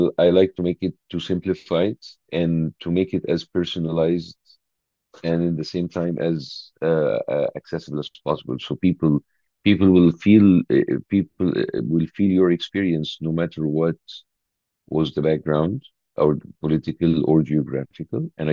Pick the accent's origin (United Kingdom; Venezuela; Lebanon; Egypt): Egypt; English is a second language; moved away as an adult; now in United States; raised in Egypt until the age of 40. I only moved to America in the last 10 years, but Egypt has been my hometown, my birthplace.